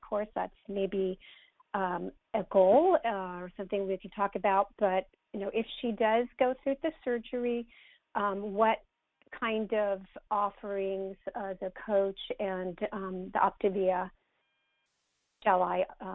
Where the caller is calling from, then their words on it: Sacramento, California, United States; I'm calling from Sacramento, and I am a coach.